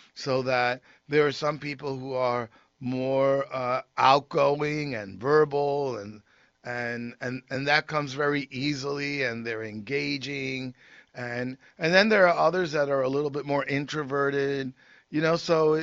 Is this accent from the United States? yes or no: yes; Northeast, United States; I came from the Northeast, and in the Northeast, Ascension Thursday was Ascension